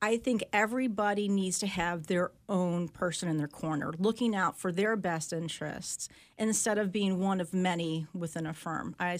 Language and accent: English; Midwest, United States; I was from the Midwest, and people really wanted a Midwesterner to help them in real estate.